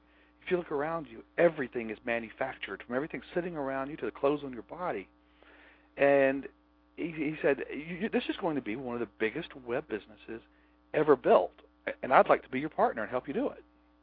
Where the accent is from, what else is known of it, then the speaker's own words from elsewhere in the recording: United States; which I had built as an American in all English